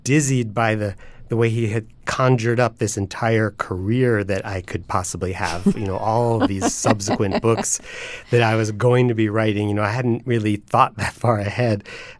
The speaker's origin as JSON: {"language": "English", "town": "Columbia", "region": "Maryland", "country": "United States", "tie": "born or raised there", "said": "And that when I grew up in Columbia, Maryland, there was this family."}